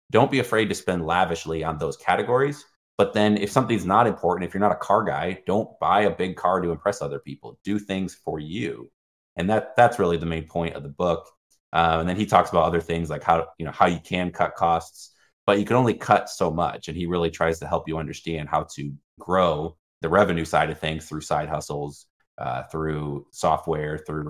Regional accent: Michigan, United States; I'm 20-year-old college kid in small town Indiana. I grew up in Michigan. My parents were, we were middle class.

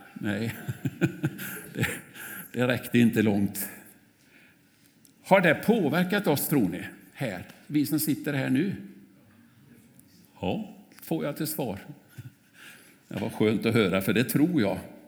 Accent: Vårgårda, Västra Götaland County, Sweden; min barndom i Vårgårda var otroligt bra på så många sätt.

